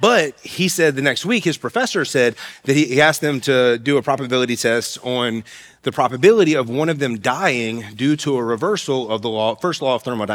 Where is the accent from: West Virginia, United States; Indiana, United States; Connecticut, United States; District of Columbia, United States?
West Virginia, United States; My whole life, I've read at Bethpage because, I'm from West Virginia.